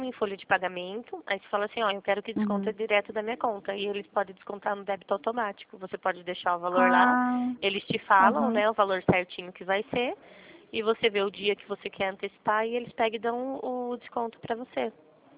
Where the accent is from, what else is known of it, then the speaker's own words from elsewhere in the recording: Rio Claro, São Paulo, Brazil; Rio Claro, interior de São Paulo